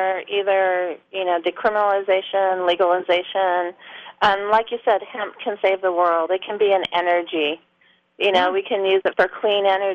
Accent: California, United States; speaking of California, I'm a Californian, and we do have a proposition coming up on November's ballot

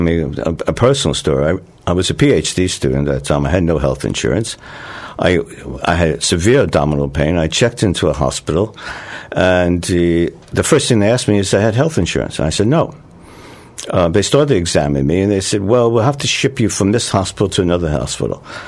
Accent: United States; As an American, I can tell you that there are at least 30 million American citizens who don't have health insurance.

